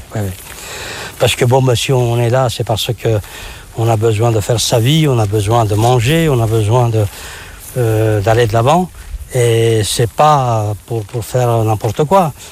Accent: Calabria, Italy; now in France; La Calabre, le pays des gangsters, des gangsters, de la mafia.

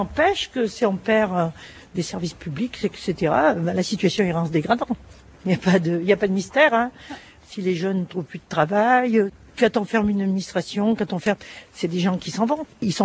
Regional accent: Landogne, Auvergne-Rhône-Alpes, France; born there; Moi, je suis pas née à Ambert. Je suis née à Ricombraille. Je suis née à Landogne.

